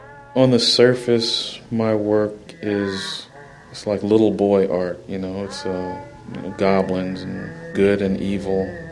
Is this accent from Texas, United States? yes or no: yes; Texas, United States; I come from Texas. Everything's, you know, our vegetables have meat in them.